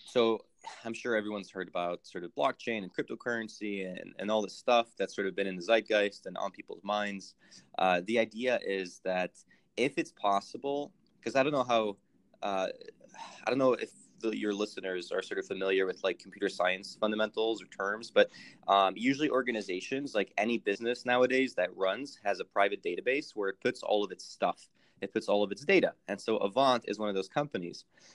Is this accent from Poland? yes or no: yes; Warsaw, Masovian Voivodeship, Poland; also born or lived in Amsterdam; now in Chicago, United States; I was born in Chicago, here in Illinois, where I'm currently at. And soon afterwards, actually, my family's from Poland. So as you can probably tell by my last name … right? So very soon afterwards, we moved back to Europe. So I actually lived in Warsaw